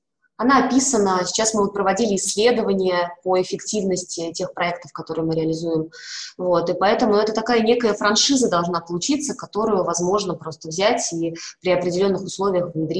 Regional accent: Penza, Penza Oblast, Russia; мы говорим, там, мы из Пензы

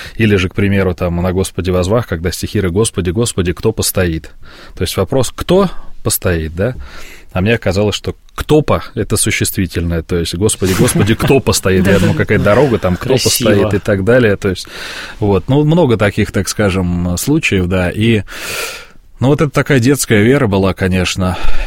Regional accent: Tver, Tver Oblast, Russia; born there; Они сначала служили в Твери, я родился в Твери

